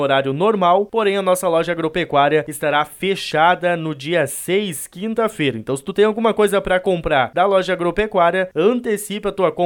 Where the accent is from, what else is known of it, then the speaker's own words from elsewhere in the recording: Porto Xavier, Rio Grande do Sul, Brazil; e eu, como sou de Porto Xavier